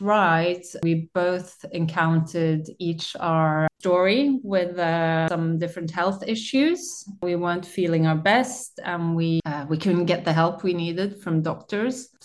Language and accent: English; Oslo, Norway; we are two sisters. We grew up in Oslo